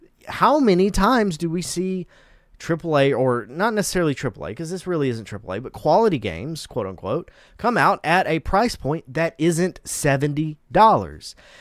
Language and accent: English; Deep South, United States; Like, okay, that's I get that. I'm from the Deep South, for God's sake.